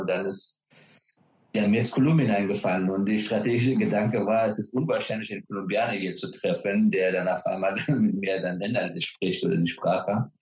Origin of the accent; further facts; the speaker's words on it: Afghanistan; Und das war mein Weg, damit umzugehen, weil Afghanistan hatte auch zu damaligen Zeitpunkt jetzt in den besten Ruf.